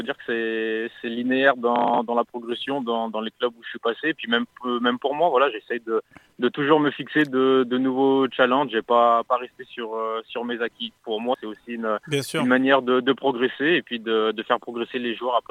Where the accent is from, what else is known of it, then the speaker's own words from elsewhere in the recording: Bourgoin-Jallieu, Auvergne-Rhône-Alpes, France; moi je suis natif de Bourgoin-Jallieu, donc j'ai pas quitté mon département ni ma ville natale.